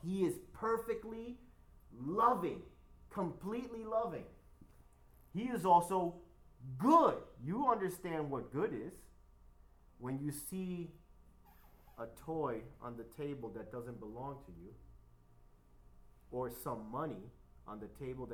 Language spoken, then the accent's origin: English; Queens, New York, United States; I was raised in Queens. My parents are Dominican. I have dark skin. I speak Spanish poorly. I speak English poorly.